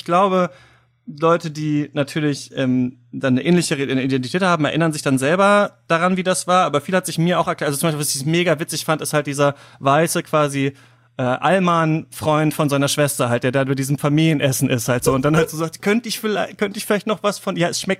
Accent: Germany; born there

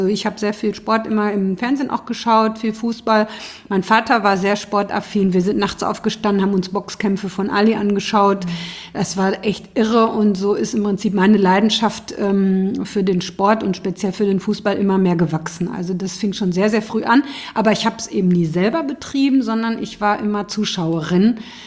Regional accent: Iserlohn, North Rhine-Westphalia, Germany; Ich komme aus Nachbarstadt. Ich komme aus dem Sauerland, aus Iserlohn. Das ist grenzt, also ist ja ganz dicht dran am Ruhrgebiet.

